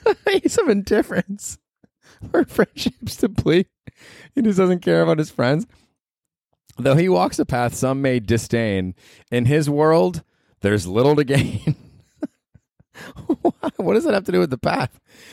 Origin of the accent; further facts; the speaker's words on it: Australia; We're like, dude, I'm Australian. I'm drinking a Foster's.